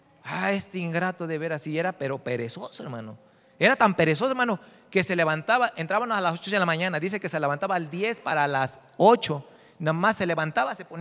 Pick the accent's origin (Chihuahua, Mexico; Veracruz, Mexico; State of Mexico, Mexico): Veracruz, Mexico; En mi tierra no. En Veracruz no es una ofensa.